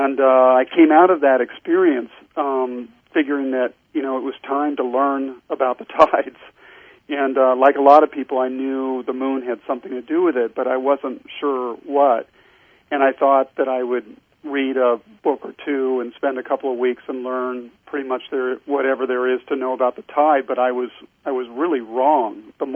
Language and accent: English; California, United States; I'm a sailor and a surfer, and I grew up on the California coast doing those things